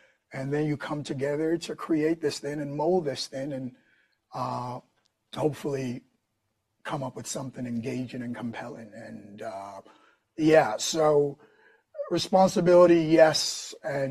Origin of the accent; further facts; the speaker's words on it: New York City, New York, United States; working and growing up in New York City and studying, you know, acting and whatnot.